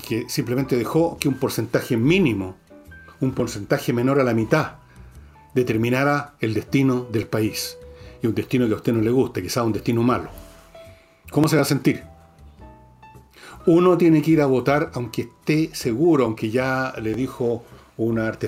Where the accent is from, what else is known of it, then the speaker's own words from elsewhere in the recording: Chile; somos todos chilenos